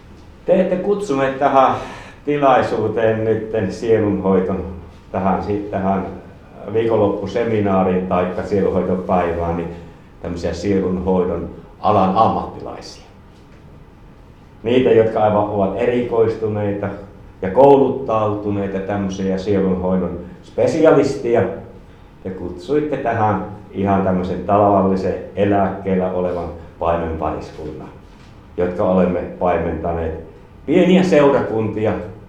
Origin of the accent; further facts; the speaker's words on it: Savonia, Finland; Omalta puolelta taas olen savolainen